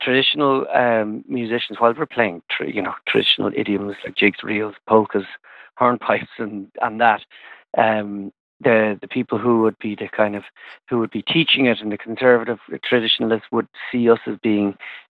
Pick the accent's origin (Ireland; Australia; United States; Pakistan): Ireland; Well, we're definitely Irish.